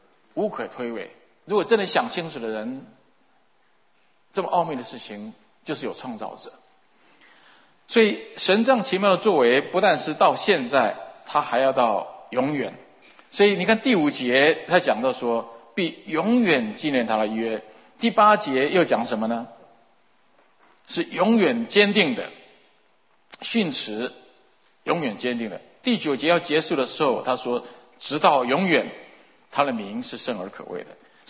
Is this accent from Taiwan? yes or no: yes; Taiwan; 他回到台湾以后也没有固定的教会生活，因为我请了很多去帮忙，但是在我的故乡那里要去教会不是那么容易